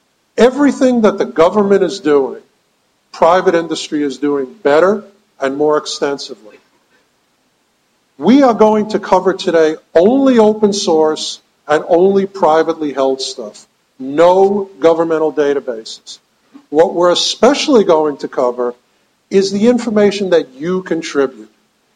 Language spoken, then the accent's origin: English; United States; But on the other hand, I'm an American. And it creeps me out as an American that there is this much information available.